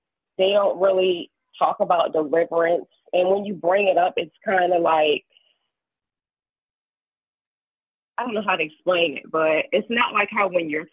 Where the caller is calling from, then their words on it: Virginia, United States; I'm calling from Virginia.